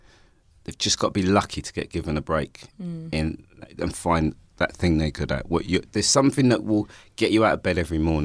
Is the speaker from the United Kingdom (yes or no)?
yes; Stoke Newington, London, United Kingdom; And I grew up in Stoke Newington.